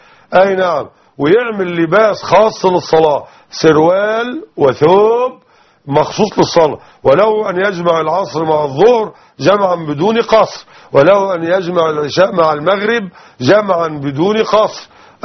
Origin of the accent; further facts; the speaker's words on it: Nile Delta, Egypt; عندنا نحن معاشر المسلمين من أهل الدلتا